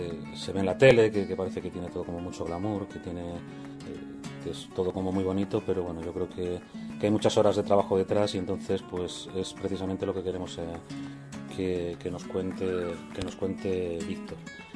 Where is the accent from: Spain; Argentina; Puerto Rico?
Spain; Camuñas, Castilla-La Mancha; estamos en el pueblo, en mi pueblo, en Camuñas, en la terraza de mi casa.